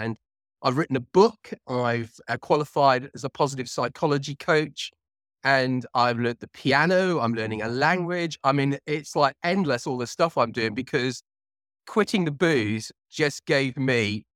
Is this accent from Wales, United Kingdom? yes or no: yes; Cardiff, Wales, United Kingdom; now in England; I live in the UK. I'm originally from Cardiff, which is the capital of Wales, which is part of the UK. And I now live in England near London.